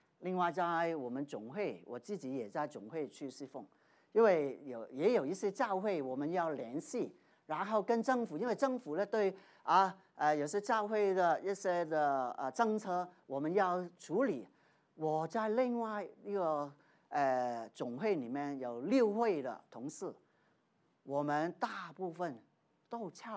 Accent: Hong Kong; moved away; 我以前在香港，我从香港过来的

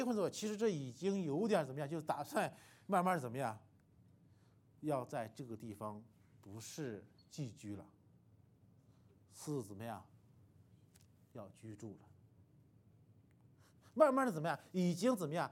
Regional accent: Shanxi, China; 因为我信主是在中国那个四川，但是我那个时候的我老家是山西的，所以我信主之后呢，因为工作的一些的原因呢，我又回到了我们老家山西

